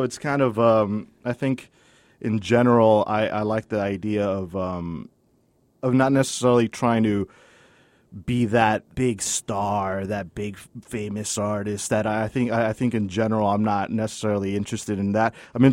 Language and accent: English; El Paso, Texas, United States; I kind of feel like this is where I'm from. I'm from El Paso